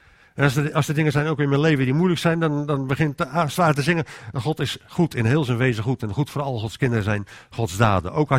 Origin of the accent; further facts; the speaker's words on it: Rotterdam, South Holland, Netherlands; ik ben Rotterdammer, oorspronkelijk.